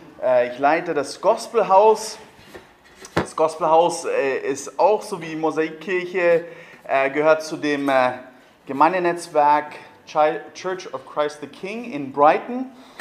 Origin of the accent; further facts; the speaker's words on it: Bavaria, Germany; Ich bin ursprünglich aus Bayern. Ich hoffe, ihr könnt mir das verzeihen.